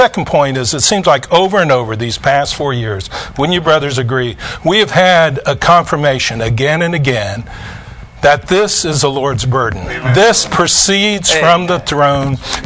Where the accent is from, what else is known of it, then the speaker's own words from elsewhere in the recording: Ohio, United States; I'm a guy from Ohio, but I had a summer job in Houston, Texas.